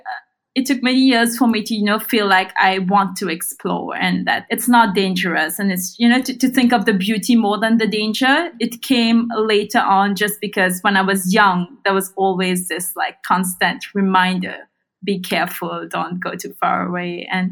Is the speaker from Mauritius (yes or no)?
yes; Mauritius; moved away as an adult; It was great. I lived like 15 minutes away from the sea. So all our weekend outings was to the beach mostly. And I think it took like, it's only when I left the country, you know, to go overseas for my studies